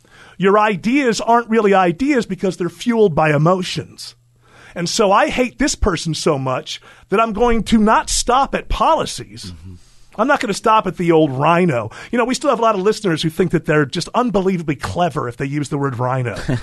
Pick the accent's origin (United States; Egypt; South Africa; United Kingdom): United States; when I was growing up in America, there was exactly one person they wondered about jail about